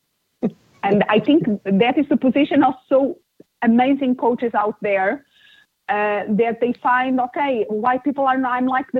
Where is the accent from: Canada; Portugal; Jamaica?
Portugal; accent: Portuguese; English is a second language; now in Phoenix, United States; I'm originally from Portugal, so it's the Portuguese accent that I have.